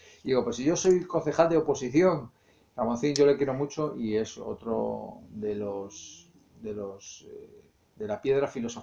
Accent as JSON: {"language": "Spanish", "town": "Madrid", "region": "Community of Madrid", "country": "Spain", "tie": "born there", "also_born_or_lived": "Chamberí", "said": "yo nací en Malasaña. Yo no iba a Malasaña a los bares, yo nací en Malasaña. Yo nací en un pueblo que se llama Malasaña, que como todo el mundo sabe, es la capital del mundo. Y luego estuve en Chamberí por Cuatro Caminos"}